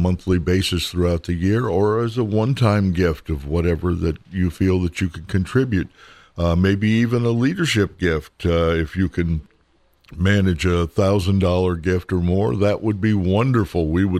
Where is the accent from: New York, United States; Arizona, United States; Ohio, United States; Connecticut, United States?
Ohio, United States; Newark; My hometown, of course, is Newark